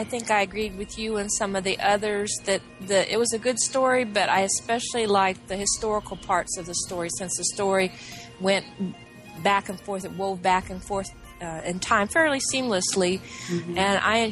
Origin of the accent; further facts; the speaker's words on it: Atlanta, Georgia, United States; from the Atlanta area.